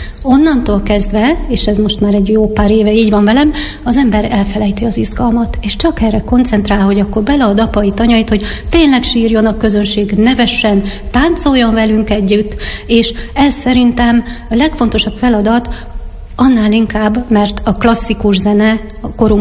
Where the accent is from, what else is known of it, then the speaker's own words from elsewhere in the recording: Nyíregyháza, Szabolcs-Szatmár-Bereg, Hungary; now in Miskolc, Hungary; én meg nyíregyházi vagyok, és erre én nagyon büszke vagyok mindig, hogy én Szabolcs megyéből származom, bár Miskolcon élek már több mint 30 éve